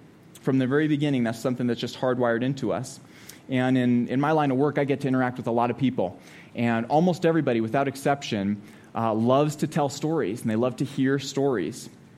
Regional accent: Eaton, Colorado, United States; I grew up in Eaton. So I've lived in Eaton for 18 years of my life. The first 18 years of my life was in Eaton.

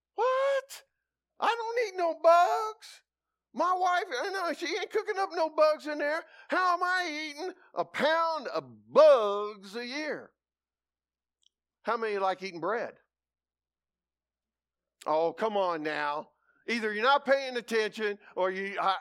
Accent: Kansas, United States; I'm from Kansas, so I like grass and the occasional tree, all right? And I like it flat. I'm sorry, I like flat country, okay?

